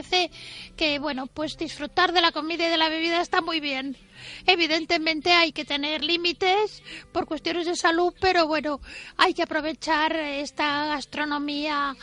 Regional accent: Catalonia, Spain; Y además lo estoy derribando yo, que soy catalana.

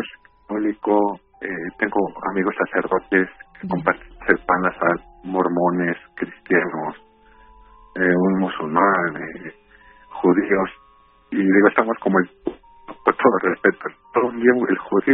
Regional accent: Cuba; now in Mexico; yo soy de Cuba. Uh-huh. Yo llegué aquí a México hace muchos años.

